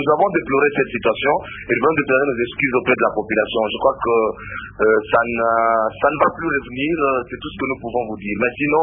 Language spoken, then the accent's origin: French; DR Congo; Moi, je ne suis pas belge. Je suis congolais des pères et des mères.